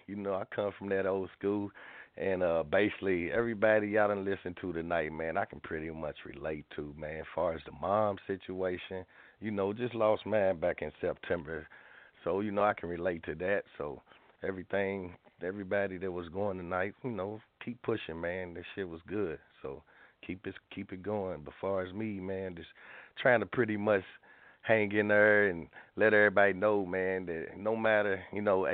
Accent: Bardstown, Kentucky, United States; Bardstown, Kentucky. It's like south of Louisville, Kentucky. So, you know, man, we got a lot of cats in my hometown

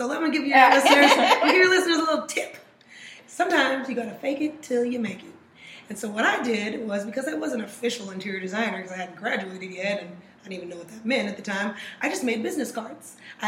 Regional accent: Oklahoma City, Oklahoma, United States; Because I'm originally from Oklahoma City, so I went to an art school there, or high school there

